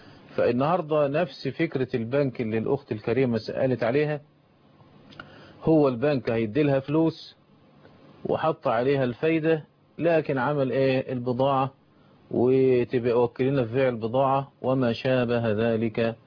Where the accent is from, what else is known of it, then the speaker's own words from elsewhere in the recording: Egypt; يبقى دي اللي بيسموها عندنا في مصر الحرق